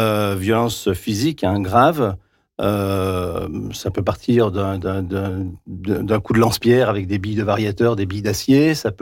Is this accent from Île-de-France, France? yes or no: no; Désertines, Auvergne-Rhône-Alpes, France; hein, je suis né en 1967 à Désertines, donc on va dire un enfant du pays. J'ai vécu sur Valmont-Sully